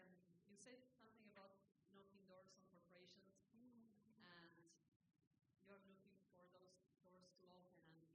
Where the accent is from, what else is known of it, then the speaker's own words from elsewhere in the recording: Argentina; I'm also from Argentina, by the way.